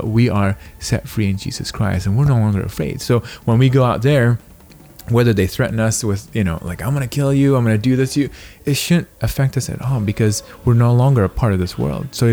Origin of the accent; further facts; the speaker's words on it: Indonesia; my brother and I, we come from Indonesia. Indonesia is the largest Muslim country in the world. Mm. And growing up there